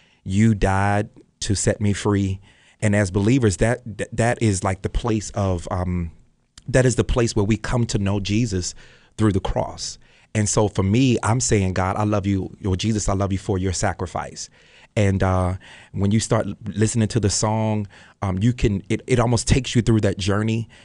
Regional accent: Baltimore, Maryland, United States; I'm from Baltimore originally, so I went back home to record to capture a piece of home.

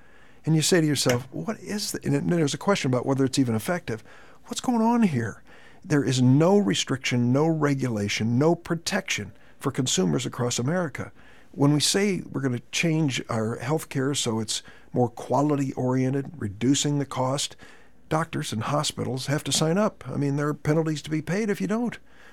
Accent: East St. Louis, Illinois, United States; They moved to East St. Louis, where I grew up. So I grew up in the Metro East area, as did my wife.

